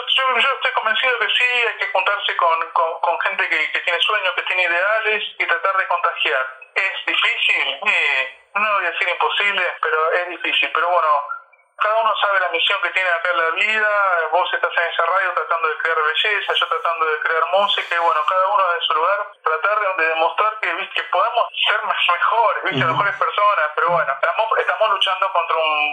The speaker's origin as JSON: {"language": "Spanish", "region": "Buenos Aires", "country": "Argentina", "tie": "born there", "also_born_or_lived": "Mendoza", "said": "yo nací en Buenos Aires, pero bueno, toda mi familia, de parte de mis padres, son de Mendoza. Y yo he pasado mucho tiempo en mi infancia en Mendoza, porque bueno, mi viejo se dedica, mi papá se dedica a lo que es plantación de aceituna."}